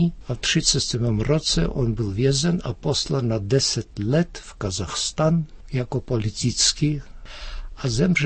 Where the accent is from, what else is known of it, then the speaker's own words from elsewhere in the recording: Georgia; Czech is a second language; now in Czech Republic; jsme žili v tu dobu bývalé německé kolonii, která byla vedle hlavního města.